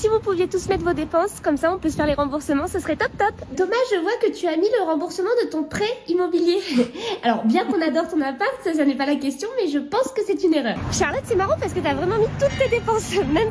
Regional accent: Bordeaux, Nouvelle-Aquitaine, France; Moi, je viens de Bordeaux, d'un milieu assez bourgeois

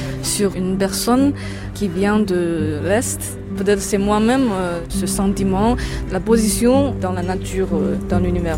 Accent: Hunan, China; Je viens de la province de Hunan, au centre de la Chine. Mes parents, ils sont divorcés quand j'étais tout petite. Ma mère, elle est commerçante et mon père, il est chauffeur. Donc voilà, je vis plutôt avec ma grand-mère.

